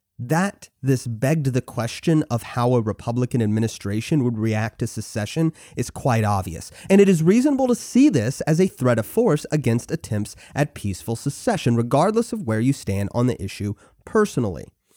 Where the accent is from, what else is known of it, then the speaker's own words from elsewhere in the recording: Deep South, United States; I was born and raised in the Deep South